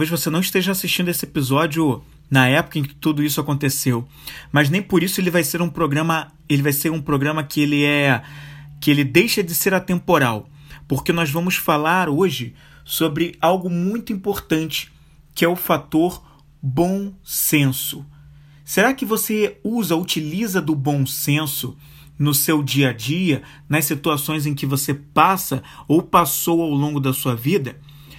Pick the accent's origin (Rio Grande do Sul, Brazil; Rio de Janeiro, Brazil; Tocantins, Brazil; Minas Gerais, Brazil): Rio de Janeiro, Brazil; na semana mais triste da cidade onde eu nasci, moro, cresci até hoje. E eu digo isso porque foi uma semana onde aconteceram alguns eventos aqui no Rio de Janeiro